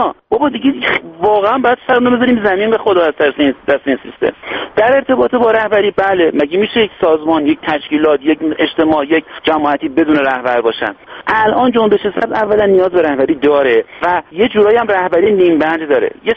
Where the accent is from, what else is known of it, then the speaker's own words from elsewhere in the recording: Iran; بنده امروز به عنوان یک ایرانی